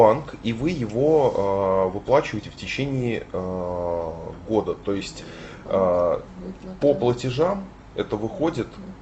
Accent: Saint Petersburg, Russia; Я вообще родился, полжизни прожил в Красносельском районе.

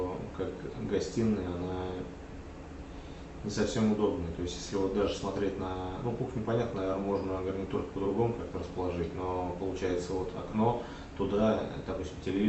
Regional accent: Bogorodsk, Nizhny Novgorod Oblast, Russia; мы сами из Богородска

